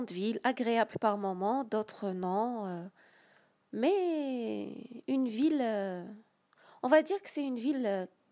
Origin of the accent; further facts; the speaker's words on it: Algiers, Algiers Province, Algeria; born there; Exactement, je suis née à Alger.